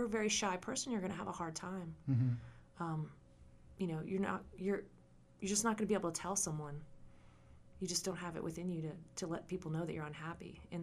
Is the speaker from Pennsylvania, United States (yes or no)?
yes; Pennsylvania, United States; moved away as an adult; now in Richmond, United States; I'm from Lebanon County, Pennsylvania.